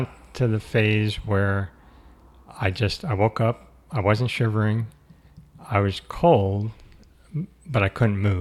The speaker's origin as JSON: {"language": "English", "region": "California", "country": "United States", "tie": "born or raised there", "said": "We grew up in Southern California, and so there wasn't a lot of snow."}